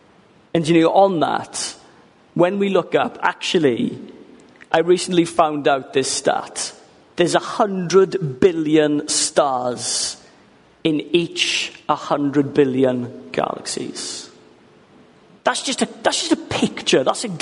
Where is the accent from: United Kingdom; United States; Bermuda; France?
United Kingdom; Ammanford, Wales; now in Pontypridd, United Kingdom; I'm 32 years old. I'm from Armanford originally. And now I'm living in Pontypridd, the great land